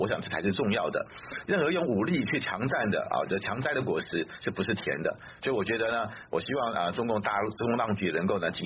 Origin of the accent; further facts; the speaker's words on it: Kinmen County, Taiwan; 也不要低估我们金门人的判断能力